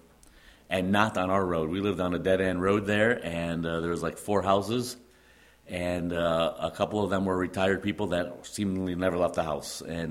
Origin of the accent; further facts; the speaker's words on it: Illinois, United States; But case in point, obviously I grew up in the Chicago suburbs. And we're used to streetlights being on all night and traffic being pretty much constant.